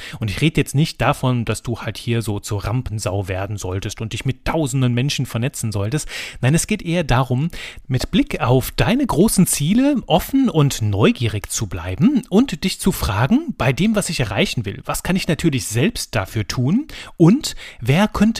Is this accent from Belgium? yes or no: yes; Belgium; hatte natürlich auch Französisch, als Belgier ist meine zweite Muttersprache und auch das Thema Niederländisch gehört in Belgien mit dazu